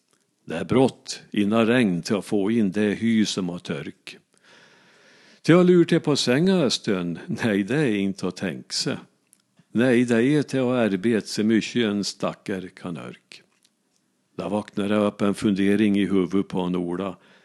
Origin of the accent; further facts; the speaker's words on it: Ransby, Värmland, Sweden; Så jag skriver en bok nu om Ransby. Det är min hemby